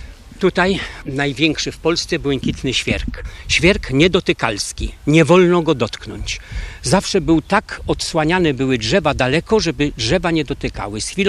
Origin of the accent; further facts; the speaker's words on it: Greater Poland Voivodeship, Poland; moved away; Pana wyrzucił Stalin z Łotwy, mnie wyrzucili Niemcy z Poznańskiego.